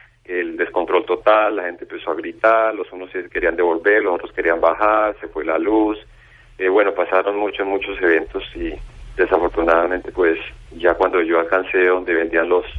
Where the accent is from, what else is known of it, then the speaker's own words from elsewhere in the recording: Colombia; moved away; Yo soy colombiano y en el año en que yo vine en el 91 y era un país donde colocaban bombas los narcotraficantes en cada esquina